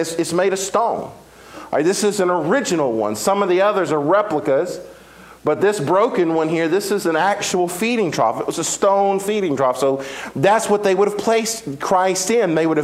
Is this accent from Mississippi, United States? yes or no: yes; Progress, Mississippi, United States; also born or lived in McComb, Mississippi; But even smaller than that, I grew up in a little bitty town that you probably never heard of called Progress, Mississippi.